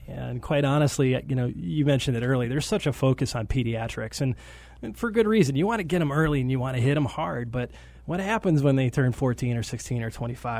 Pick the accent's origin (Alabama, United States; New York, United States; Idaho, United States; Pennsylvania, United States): New York, United States; I have very strong memories as a child growing up in New York where my parents were very diligent about getting me out into places that sometimes make kids uncomfortable.